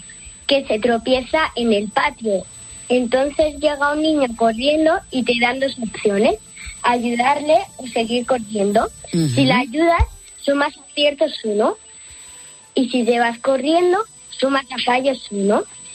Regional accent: Madrid, Community of Madrid, Spain; tengo 8 años. Soy de Madrid.

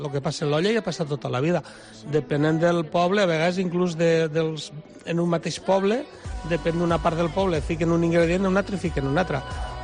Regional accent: Vall d'Alba, Valencian Community, Spain; la que se fa al meu poble i la que se fa al meu mas, on vaig néixer jo, que és la tradicional nostra de la Vall d'Alba i de la Plana Alta

